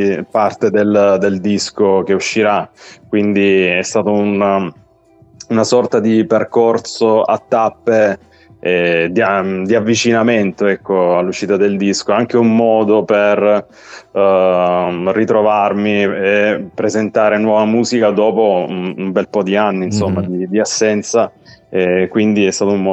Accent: Apulia, Italy; now in Turin, Italy; Mi sono partito dalla Puglia, come dicevi tu, e lì avevo una band

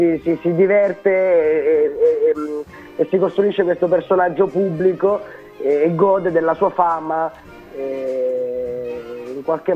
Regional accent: Sicily, Italy; sono siciliano

